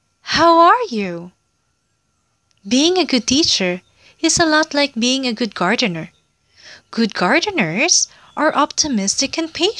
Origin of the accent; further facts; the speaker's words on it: Philippines; English is a second language; I am 24 years old. … I'm from Philippines.